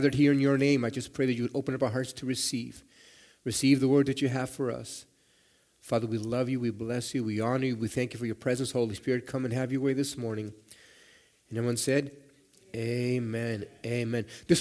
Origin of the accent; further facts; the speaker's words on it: Mexico; also born or lived in Canada; I grew up in Mexico. I was born in Canada, went to live in Mexico, was raised by my maternal grandmother, who was very, very Catholic, very Catholic.